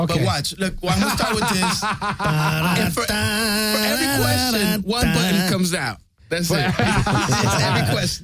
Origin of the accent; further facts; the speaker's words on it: San Juan, Puerto Rico; also born or lived in Ponce; I was born in Puerto Rico, born and raised.